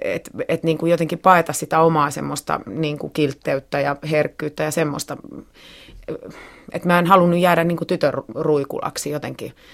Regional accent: Oravala, Kymenlaakso, Finland; Oravala on mun kotikylä, joo.

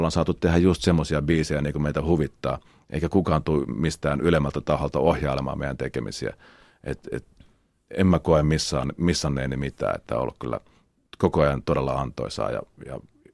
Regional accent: Eastern Finland, Finland; tuolta Itä-Suomesta, kun ollaan kotoisin, mä en tiedä johtuuko se pelkästään siitä, mutta ollaan kuitenkin jossain määrin slaavilaisia, ainakin lähellä sitä kulttuuria, se Venäjä siinä huokuu rajan takana

